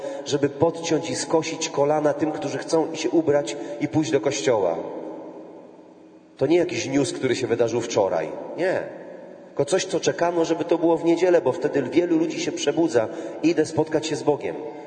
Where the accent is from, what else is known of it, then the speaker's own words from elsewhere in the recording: Krynica-Zdrój, Lesser Poland, Poland; w miejscowości, z której pochodzę. Pochodzę z Beskidu Sądeckiego, z malowniczej Krynicy Górskiej, Krynicy Zdroju, bardzo znanej poprzez wody mineralne i wypoczynek wielu ludzi.